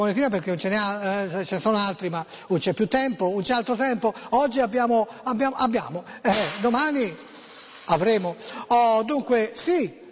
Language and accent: Italian; Florence, Tuscany, Italy; ho lavorato per molti anni a Prato, 25 anni Firenze-Prato, però io sono fiorentino